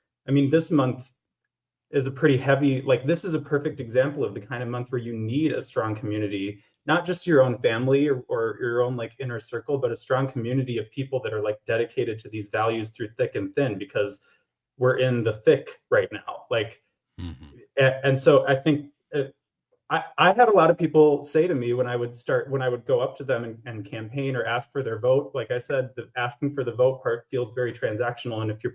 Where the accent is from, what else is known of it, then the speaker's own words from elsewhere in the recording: Eau Claire, Wisconsin, United States; I was born and raised in Eau Claire.